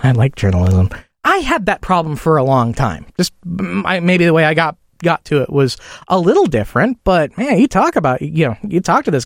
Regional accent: Chicago, Illinois, United States; Because I grew up in Chicago

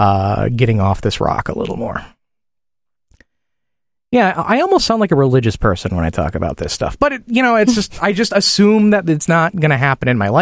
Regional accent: Midwest, United States; I grew up in the Midwest in the 80s.

